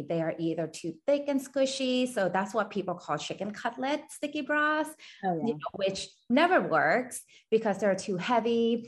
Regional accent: Thailand; I was born and raised in Thailand.

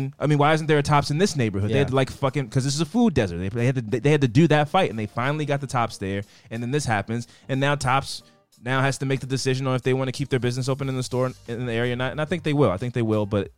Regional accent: Baltimore, Maryland, United States; That's West Side. I'm from East Side. I don't know nothing about Lexington Market.

